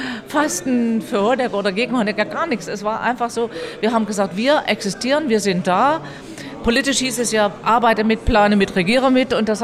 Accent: Germany; Und wir waren als Deutsche aber auch so mit diesem Schuldgefühl nach dem Zweiten Weltkrieg aufgewachsen

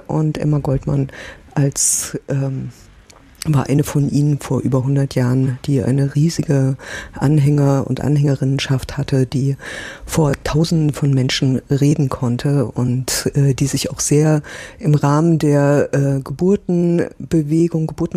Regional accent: Weimar, Thuringia, Germany; ich komme aus Weimar

